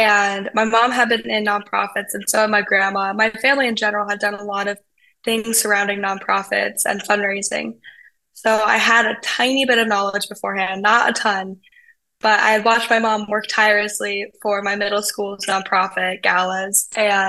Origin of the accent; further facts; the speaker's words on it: Colorado, United States; I'm from Colorado, which is a high altitude state.